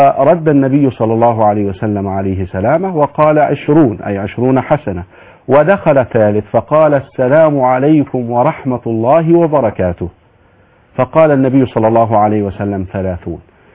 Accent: Egypt; في بلادنا مصر

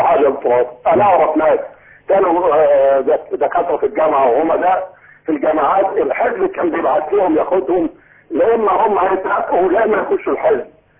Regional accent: Egypt; انا مصري مسلم عايش شرع الله، بحب بلدي

